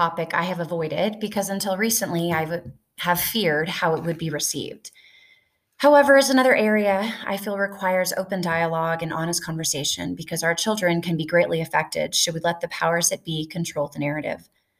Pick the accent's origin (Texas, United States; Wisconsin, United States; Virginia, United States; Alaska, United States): Alaska, United States; born there; Regardless of the fact that I was born in Alaska, I'm very much a southern woman, having been raised by one.